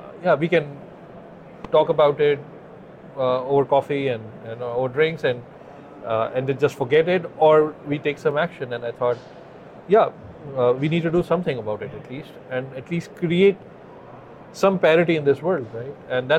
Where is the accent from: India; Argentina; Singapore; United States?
India; I come from India